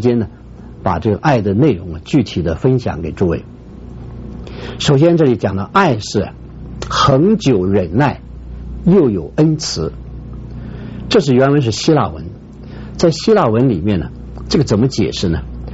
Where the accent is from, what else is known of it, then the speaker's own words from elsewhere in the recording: China; 你看我们中国人造字造得很妙